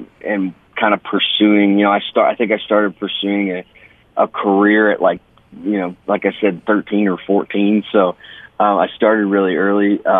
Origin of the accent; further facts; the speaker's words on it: Spirit River, Alberta, Canada; Even though like I grew up in Spirit River and kind of that Peace Country area, and you know, there's a lot of great little small towns in there, you know, Peace River included.